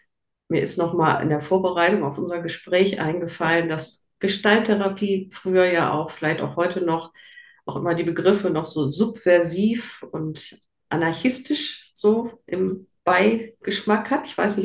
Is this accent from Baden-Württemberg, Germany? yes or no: no; Essen, North Rhine-Westphalia, Germany; moved away as an adult; now in Westerwald, Germany; Ursprünglich komme ich aus Essen und Düsseldorf und bin dann vor über 30 Jahren dann hier im Westerwald gelandet.